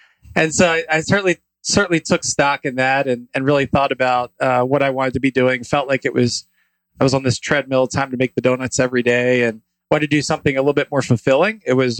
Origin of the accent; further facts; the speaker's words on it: Maryland, United States; Yeah, I'm actually a rare D.C. native. Grew up in the D.C. suburbs, like my partners, Ted Ike and Chef Dimitri. We're all Montgomery County kids.